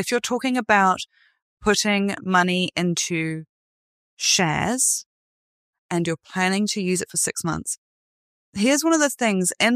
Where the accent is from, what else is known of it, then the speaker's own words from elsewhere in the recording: Hexham, North East England, United Kingdom; accent: Northern England; I come from a part of England. It's near Newcastle, a little place called Hexham. I'm actually from Hexhamshire. My husband likes to say I'm a hobbit because I'm from the Shire. But it is a Northern England accent, for anyone who knows that.